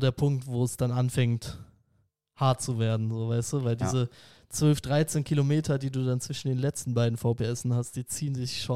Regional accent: North Rhine-Westphalia, Germany; Ich bin auch nicht so der Düsseldorfer Junge, ich komme ja aus dem Kölner Raum.

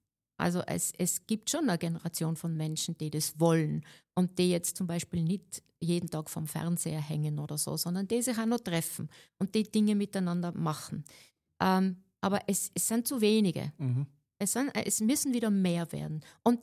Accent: Tyrol, Austria; auf meiner Vita steht, geboren und aufgewachsen in Tirol, schon früh gelernt, auf Berge zu kraxeln.

